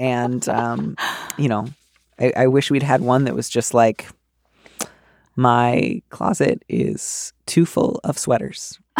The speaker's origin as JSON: {"language": "English", "region": "Midwest", "country": "United States", "tie": "born or raised there", "said": "I grew up in the Midwest, so like we did have central air"}